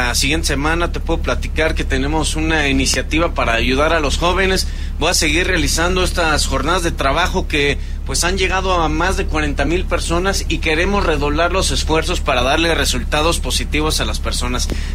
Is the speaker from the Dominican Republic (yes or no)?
no; Tequisquiapan, Querétaro, Mexico; San Juan del Río, Tequisquiapan, que es de donde soy